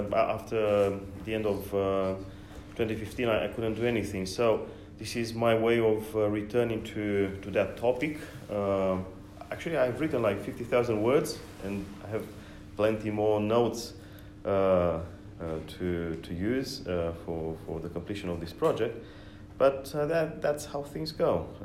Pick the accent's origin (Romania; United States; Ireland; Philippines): Romania; Bucharest; from Bucharest.